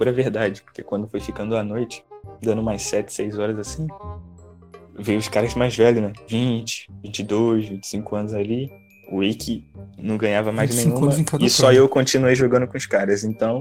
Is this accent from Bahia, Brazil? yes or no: no; Rio de Janeiro, Brazil; Eu sou do Rio, né? Obviamente, pensei no RJ.